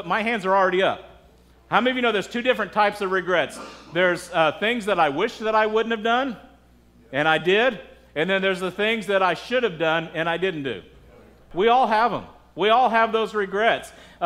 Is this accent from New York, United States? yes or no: no; Texas, United States; I grew up in Texas where we got whipping still.